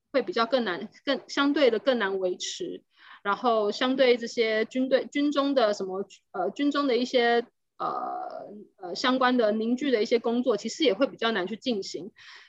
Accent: Taiwan; 我们台湾人可能一般来说对于芬兰比较陌生

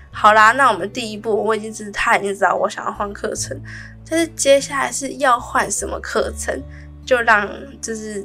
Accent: Taiwan; 我讲出来的英文就是我在台湾学到的英文的，有差到这么多吗？我是超自我怀疑的，我想说我在台湾也成绩也没烂到那个地步，然后我在台湾也不至于到被人家说英文很差

